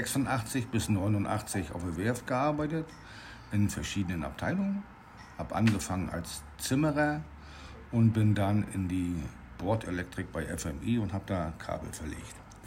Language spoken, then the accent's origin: German; East Germany, Germany; Die Kollegen, wenn man da als Ossi so hinkommt, ist das nicht ganz einfach, aber ich war nicht umsonst 28 Jahre